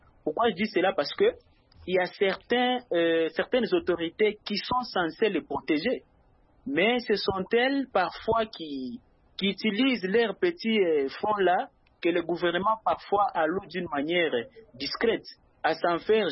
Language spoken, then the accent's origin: French; DR Congo; ici chez nous en RDC